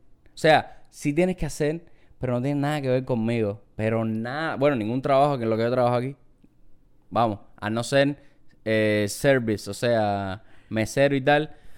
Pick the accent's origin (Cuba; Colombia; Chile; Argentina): Cuba; Pero tú sabes que yo soy cubano.